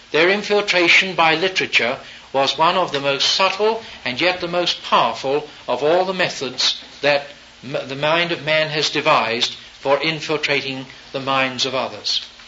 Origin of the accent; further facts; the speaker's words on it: England, United Kingdom; for which I was very thankful as an Englishman